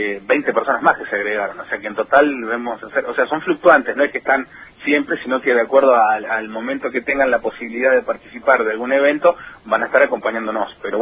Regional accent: Rojas, Buenos Aires Province, Argentina; Porque somos del partido de Rojas.

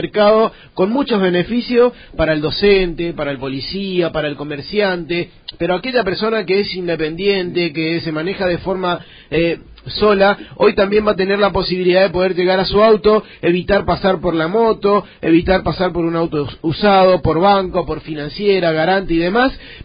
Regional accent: Corrientes, Argentina; Soy de Corrientes Capital, un auditor de Renault

